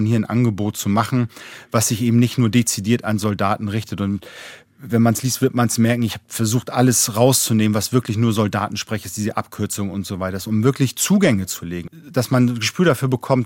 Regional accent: Northern Germany, Germany; Ich bin Norddeutscher, da redet man sowieso nicht allzu viel und allzu gerne

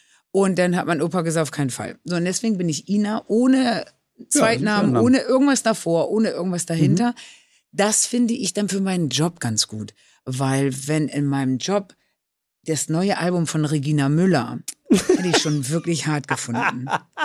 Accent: Cologne, North Rhine-Westphalia, Germany; born there; now in Hamburg, Germany

